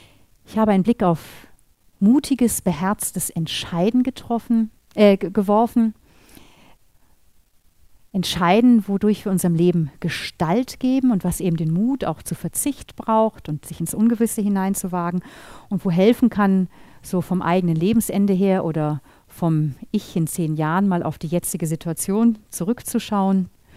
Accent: Baltic coast, Germany; now in Austria; Sie hören meiner Sprache an, ich komme aus Deutschland, auch wenn ich schon 15 Jahre in Österreich lebe. Ich komme von der Ostsee.

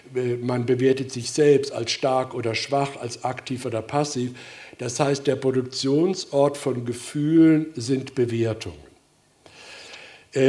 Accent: Baden-Württemberg, Germany; Jedes Jahr wird in Deutschland, in der Nähe, wo ich herkomme, in Mannheim

